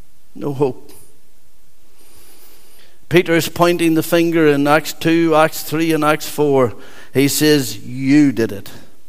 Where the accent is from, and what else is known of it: Monaghan, County Monaghan, Ireland; born or raised there